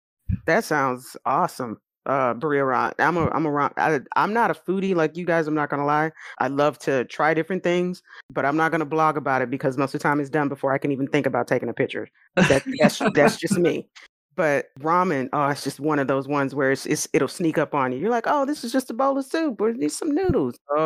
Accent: Houston, Texas, United States; Being, I was born and raised here in Houston, being exposed to so many different things.

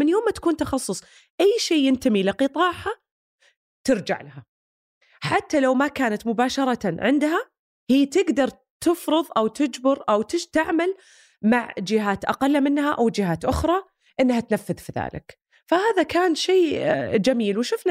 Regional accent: Saudi Arabia; كلنا كسعوديين

